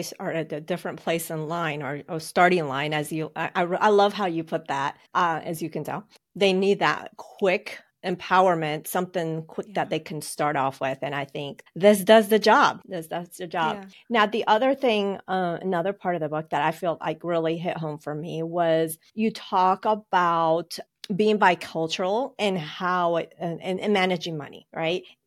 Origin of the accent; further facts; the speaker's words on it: Colombia; now in United States; my dad being American and my mom being in Colombia, just seeing early on how the differences and how they perceive money